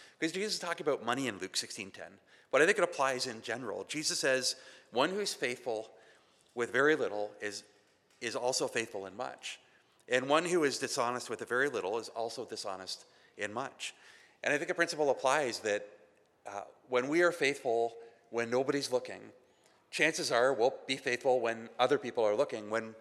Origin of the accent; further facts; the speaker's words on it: Canada; I've never once heard a Canadian say a boot, so just so you know. But all these Americans are like, "You're from Canada. We can just tell by the way